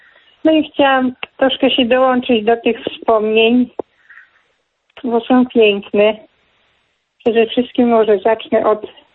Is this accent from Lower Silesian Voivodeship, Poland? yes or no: no; Lublin Voivodeship, Poland; bo ja pochodzę z Lubelskiego.